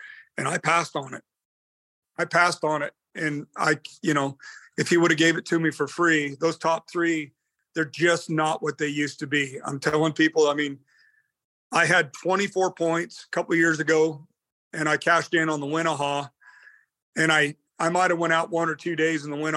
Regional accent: Oregon, United States; I'm an Oregonian. I was born and raised in Oregon, and I hunt a lot more in Oregon than I do in Washington

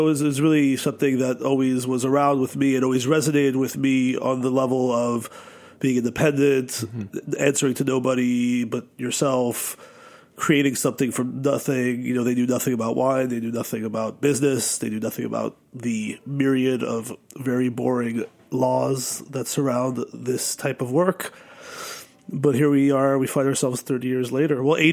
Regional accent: New York City, New York, United States; which, you know, growing up in New York City can lead to all types of interesting adventures, you know.

